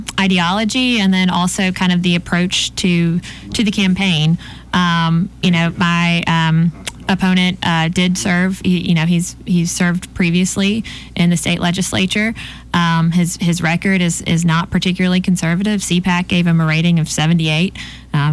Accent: Alabama, United States; now in Montgomery, United States; Growing up in Monroe County, I, you know, again, didn't live in Montgomery, but certainly spent, it was the closest big city.

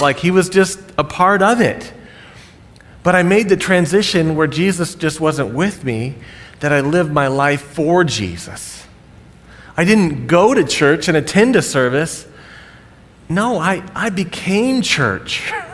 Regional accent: Colorado Springs, Colorado, United States; also born or lived in Nashville; I was raised in Colorado Springs, born in Nashville

